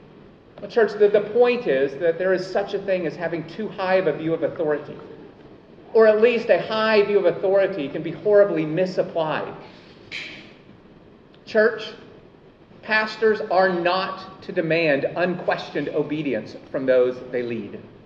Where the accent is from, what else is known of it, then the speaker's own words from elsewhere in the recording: United States; people from the United States, my own country. People from my home country often have an inherent distrust or suspicion of anyone in leadership.